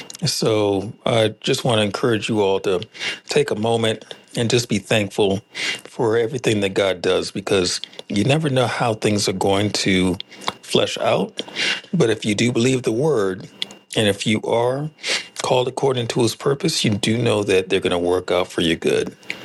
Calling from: Tacoma, Washington, United States; I am hailing in from Tacoma, Washington.

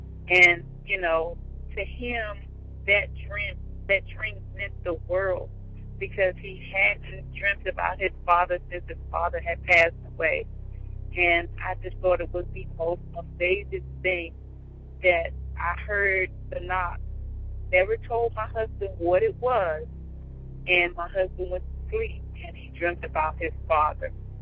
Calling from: Roanoke, Virginia, United States; I'm calling from Roanoke, Virginia.

